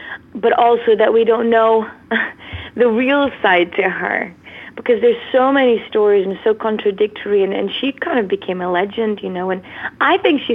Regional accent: Lisbon, Portugal; now in United Kingdom; because I'm from Lisbon and in Portugal, and we don't really have the musical theater kind of, influences as you have obviously here in England.

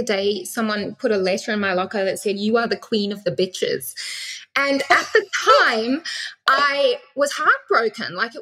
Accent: Zimbabwe; As you said, I was born in Zimbabwe, which is like a small teapot-shaped country in Africa, southern Africa. And we were farmers.

